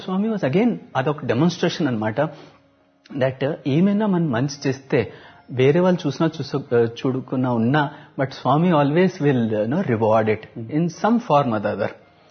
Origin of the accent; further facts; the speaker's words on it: Delhi, India; also born or lived in Andhra Pradesh; And actually మేము తెలుగు వాళ్ళమే, but ఆంధ్రాలో ఎప్పుడూ ఉండలేదు. సో చిన్నప్పుడు స్కూలింగ్ అంతా ఢిల్లీలో